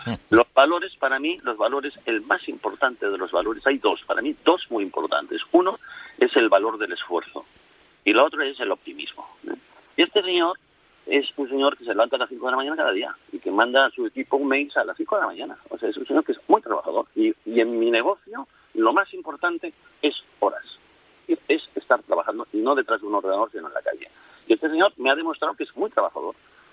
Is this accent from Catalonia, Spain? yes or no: yes; Catalonia, Spain; Una imagen que no me gusta nada, como catalán no me gusta nada.